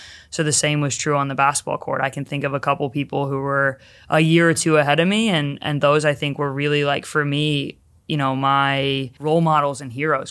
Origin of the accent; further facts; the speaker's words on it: Columbus, Indiana, United States; Grew up for the most of my childhood in Columbus, Indiana.